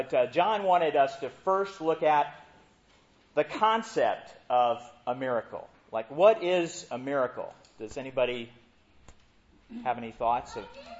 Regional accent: Indiana, United States; Now, I'm from Indiana, so that really, you know, it fires me up that the Indiana Pacers would have that happen.

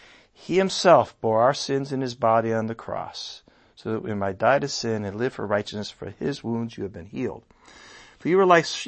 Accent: United States; I'm like, oh gee, I'm an American.

